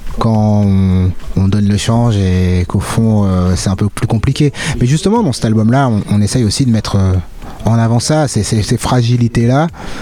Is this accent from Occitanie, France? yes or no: no; Lille, Hauts-de-France, France; En fait, on vient de Lille, enfin de la métropole lilloise, et c'est vrai que Lille c'est un carrefour.